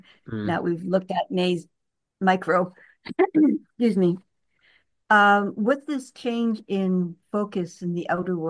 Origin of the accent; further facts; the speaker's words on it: Canada; I'm curious, as a Canadian, I'm especially concerned